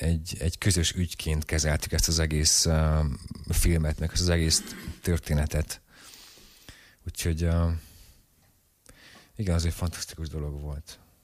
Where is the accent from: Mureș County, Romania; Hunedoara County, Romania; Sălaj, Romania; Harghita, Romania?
Harghita, Romania; És csíki székelyként azért vannak problémáim nekem a román nyelvtudással.